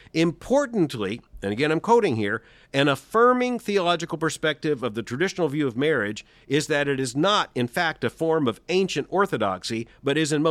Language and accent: English; United States; let's be honest, as an American, I look at this and I understand what's going on here.